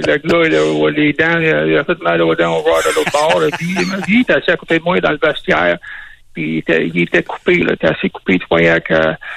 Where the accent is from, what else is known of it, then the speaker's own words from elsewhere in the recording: Témiscamingue, Quebec, Canada; Je parlais en anglais assez facilement, parce que je viens de Témiscamingue.